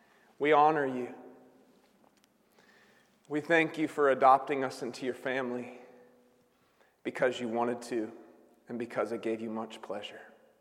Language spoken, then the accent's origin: English; United States; So, as many of you know, I'm an American, but I never really got the knack for America's game.